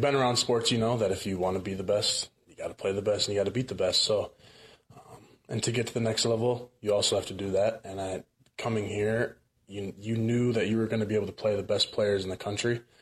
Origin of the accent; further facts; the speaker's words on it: Whitefish Bay, Wisconsin, United States; Yeah, I grew up in Whitefish Bay, so there wasn't a lot of fishing.